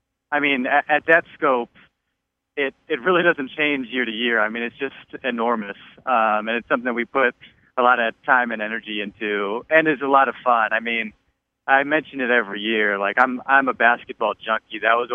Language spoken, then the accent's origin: English; Philadelphia, Pennsylvania, United States; I grew up in a big city. I grew up in Philadelphia, so I like the crowds.